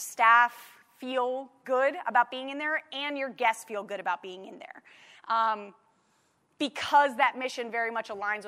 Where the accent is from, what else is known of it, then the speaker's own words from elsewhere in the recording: Baltimore, Maryland, United States; I use the she, her pronouns. I'm from Baltimore, Maryland.